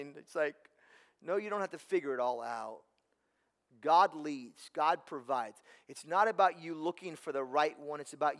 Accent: Tillamook, Oregon, United States; showed up at my house at 9:15 at night with a warm pie and Tillamook ice cream, because she knew I was from Tillamook. She's honoring my culture.

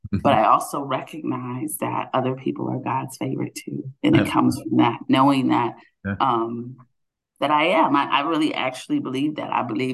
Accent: Philadelphia, Pennsylvania, United States; So I grew up in Northern Philadelphia, and my father was a Mennonite pastor, and my mother was a social worker.

